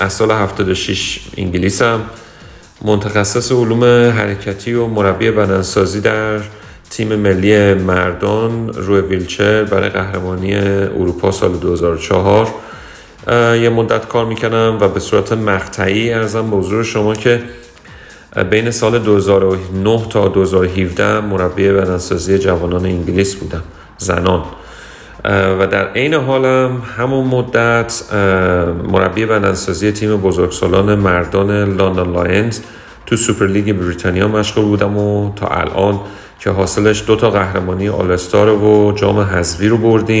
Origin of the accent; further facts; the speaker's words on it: Tehran, Tehran Province, Iran; من متولد سال 48 از تهران هستم.